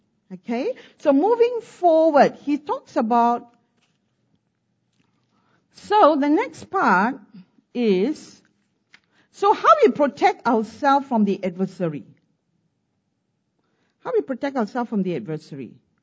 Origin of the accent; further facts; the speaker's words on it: Singapore; Because we're coming from Singapore, because this was prophesied over us, we'll go to Jakarta.